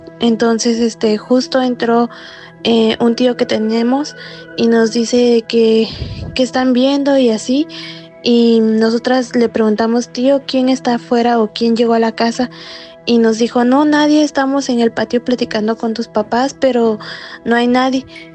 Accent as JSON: {"language": "Spanish", "region": "Oaxaca", "country": "Mexico", "said": "soy de México, del estado de Oaxaca."}